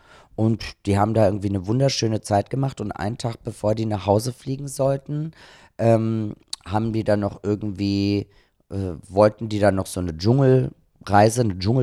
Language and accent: German; Austria; ich komme aus Österreich, da ist man ja so schwarzen Humor gewohnt